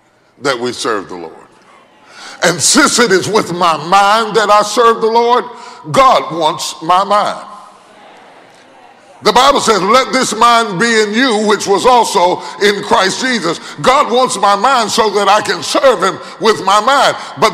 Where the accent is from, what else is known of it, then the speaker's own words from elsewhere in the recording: West Virginia, United States; I was a little fat little kid growing up in West Virginia.